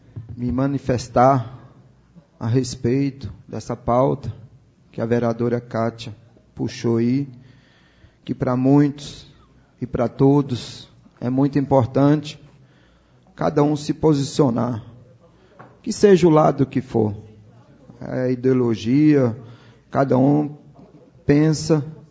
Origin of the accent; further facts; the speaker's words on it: Brazil; Nós, brasileiros, e eu que defendo a bandeira